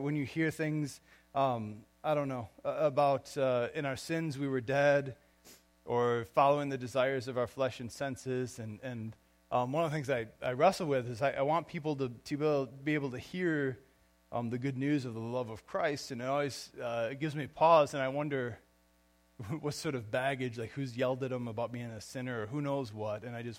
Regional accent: Portland, United States; when I grew up in Portland, which is not too different than St. John's, really, in a small enough town.

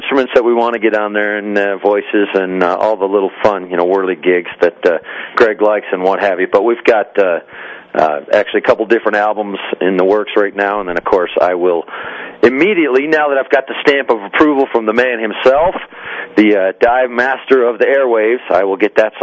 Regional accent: Michigan, United States; now in Colorado, United States; I'm originally from Michigan, though, so I'm very familiar.

